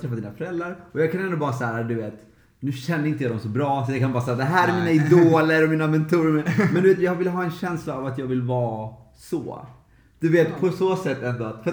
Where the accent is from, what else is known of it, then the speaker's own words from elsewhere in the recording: Lidingö, Stockholm County, Sweden; Ja, alltså jag är uppväxt på Lidingö, liksom.